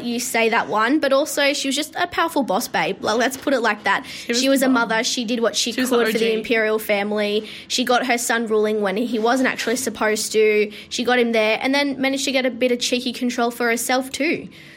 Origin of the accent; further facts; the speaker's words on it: Parkes, New South Wales, Australia; I'm also 18 and from Parkes, New South Wales.